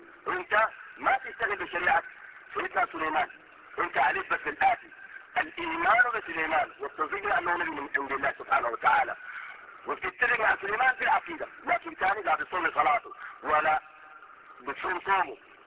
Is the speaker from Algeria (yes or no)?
no; Sudan; احنا بنعرف كسودانيين معترفين بمذاهب اربع مذاهب